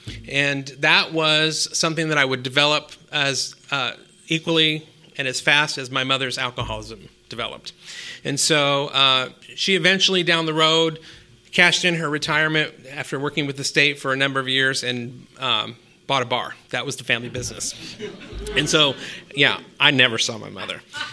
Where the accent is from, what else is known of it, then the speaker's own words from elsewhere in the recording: Sacramento, California, United States; Yes, growing up in Sacramento, California, my mother was an alcoholic.